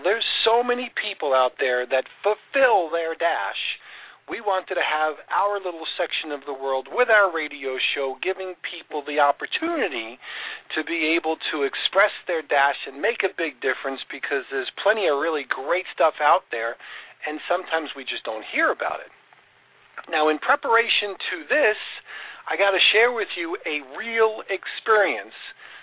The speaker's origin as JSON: {"language": "English", "region": "New York", "country": "United States", "tie": "born or raised there", "said": "Now, I grew up in New York"}